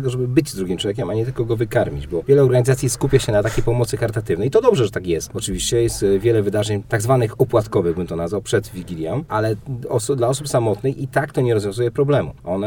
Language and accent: Polish; Kołobrzeg, West Pomeranian Voivodeship, Poland; Kołobrzeg, mój rodziny, bo ja pochodzę z Kołobrzegu